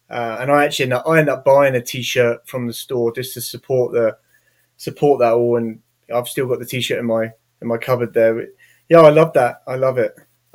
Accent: England, United Kingdom; Weirdly, as a Englishman, I grew up on old school country

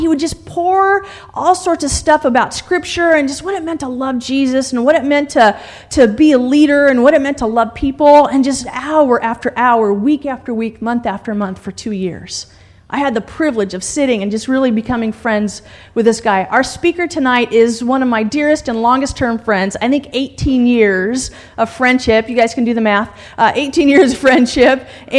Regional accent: California, United States; because I'm from California.

